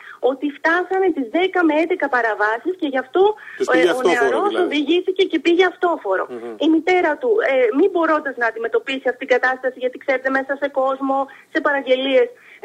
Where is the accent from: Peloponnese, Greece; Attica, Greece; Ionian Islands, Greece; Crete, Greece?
Attica, Greece; Hydra; η Ίδρα είναι ένα πολύ φιλήσυχο μέρος, με φιλόξενους κατοίκους. Τρύπουμε πάρα πολύ που έχει διασυρθεί το νησί μου